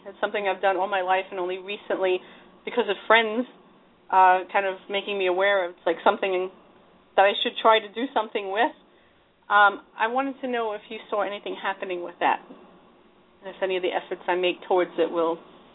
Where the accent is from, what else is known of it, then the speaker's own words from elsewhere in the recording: Long Island, New York, United States; I'm from New York. I'm out on Long Island.